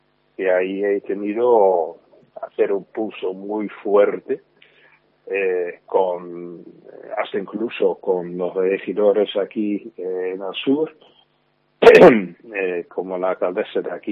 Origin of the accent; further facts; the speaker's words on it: Netherlands; Spanish is a second language; Yo soy holandés de origen, y en Holanda también tenemos el problema